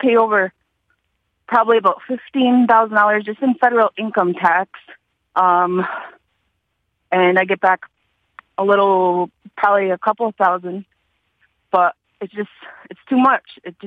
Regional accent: United States; I'm Native American, and I haven't seen or heard him do anything racist

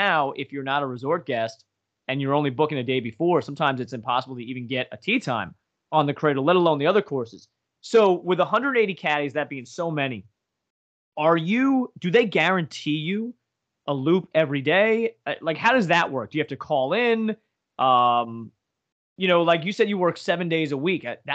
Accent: Pennsylvania, United States; I was like, we're from Northeast PA.

